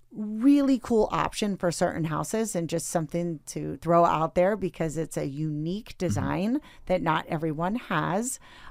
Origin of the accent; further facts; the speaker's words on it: Pennsylvania, United States; I'm from Pennsylvania.